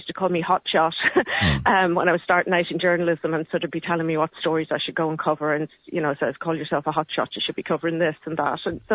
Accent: Derry, Northern Ireland, United Kingdom; she was a very good friend of … … So I would have known her growing up as a ch

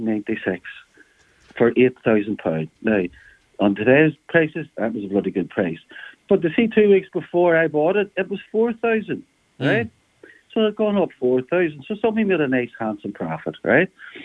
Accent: Ireland; I'm a northerner. I'm from southern Perth, so County Cavan and County Leitrim. I'm as Irish as you.

